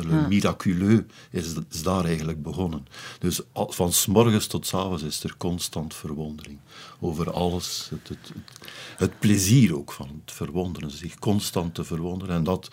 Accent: Aalst, Flanders, Belgium; Van juist waar ik vandaan kwam, maar ik wist niet dat het zo dicht bij elkaar lag

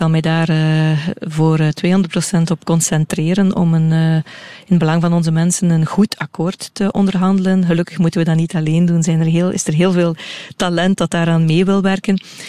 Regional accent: Flanders, Belgium; waar we als Vlamingen trots op zijn

